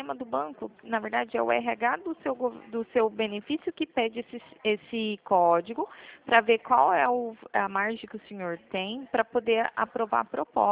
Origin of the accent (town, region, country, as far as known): Presidente Prudente, São Paulo, Brazil